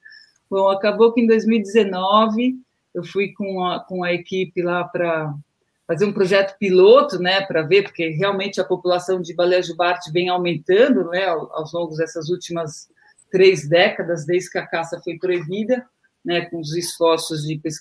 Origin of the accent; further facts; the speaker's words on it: São Paulo, Brazil; que eu sou paulistana, né